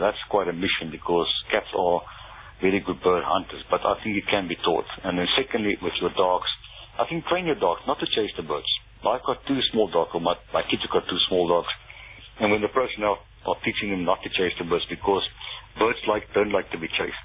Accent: South Africa; And being a South African, I'm very staunchly supporting our own indigenous flora.

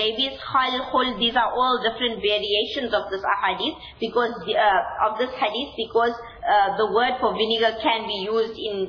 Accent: India; And being Indian per se, what do we think about?

